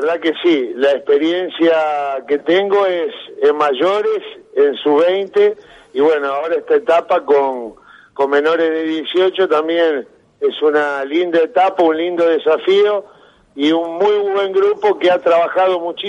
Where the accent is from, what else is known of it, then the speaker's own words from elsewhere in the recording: San Carlos, Santa Fe, Argentina; yo con 44 años, pero siendo santafesino, sancarlino más precisamente